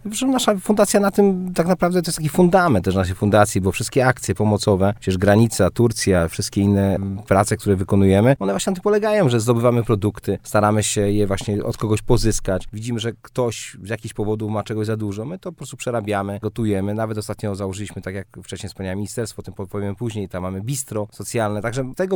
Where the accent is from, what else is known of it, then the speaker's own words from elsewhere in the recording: Kołobrzeg, West Pomeranian Voivodeship, Poland; Kołobrzeg, mój rodziny, bo ja pochodzę z Kołobrzegu